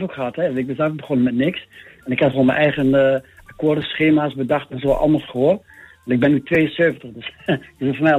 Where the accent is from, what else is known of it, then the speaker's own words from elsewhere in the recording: Netherlands; Maar ja, als echte Nederlander of Holland, weet je wel.